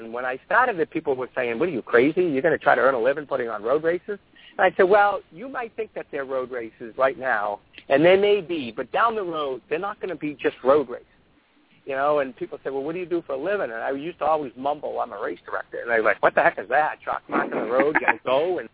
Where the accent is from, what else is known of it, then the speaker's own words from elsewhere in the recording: Medford, Massachusetts, United States; My colleagues convinced me to open up an athletic footwear and clothing store in my hometown of Medford, Mass., where I finished.